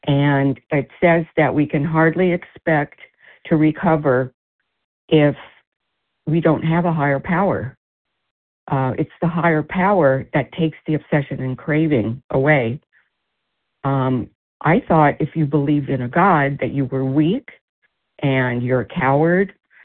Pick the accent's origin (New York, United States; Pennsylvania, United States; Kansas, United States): Pennsylvania, United States; Philadelphia; from Philadelphia.